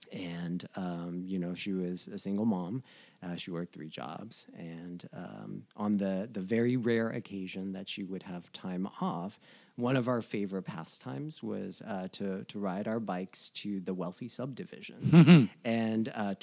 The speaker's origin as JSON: {"language": "English", "region": "New Jersey", "country": "United States", "tie": "born or raised there", "moved": "as an adult", "lives_now": "Los Angeles, United States", "said": "I was an East Coast boy, you know, growing up in New Jersey, going to school in New York and Providence and stuff like that."}